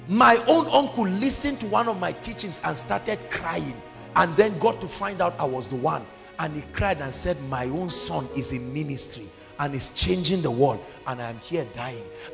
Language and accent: English; Plateau, Nigeria; I come from Plateau State